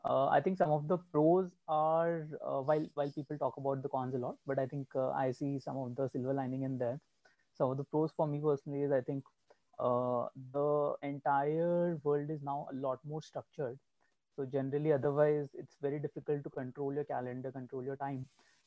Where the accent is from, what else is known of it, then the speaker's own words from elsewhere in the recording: Chandigarh, India; I'm actually based out of my hometown. So I'm originally from Chandigarh. So currently, staying with my parents.